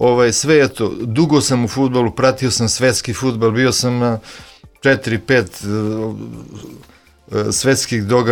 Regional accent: Raška, Šumadija and Western Serbia, Serbia; Srećom, ja sam rodom iz Raške, imao sam tamo i napravio kuću svoju, sve, i kafić i ovo.

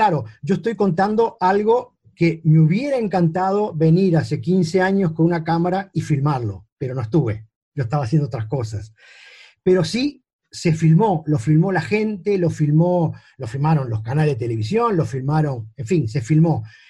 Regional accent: Uruguay; como un uruguayo que tiene un pie afuera

